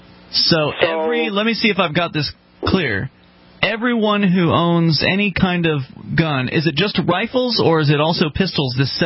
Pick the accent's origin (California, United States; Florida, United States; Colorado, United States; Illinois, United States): Florida, United States; Sarasota; now in New Hampshire, United States; I'm from Sarasota, Florida.